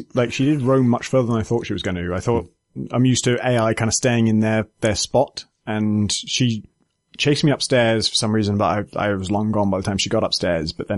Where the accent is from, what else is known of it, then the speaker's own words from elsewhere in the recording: England, United Kingdom; Yeah, that spoke to me as an Englishman.